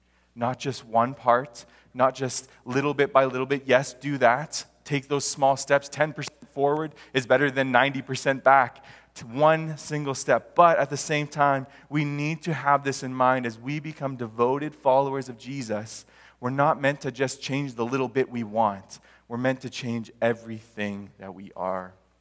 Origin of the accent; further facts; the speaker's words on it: Alberta, Canada; I'm from Alberta, to preface that.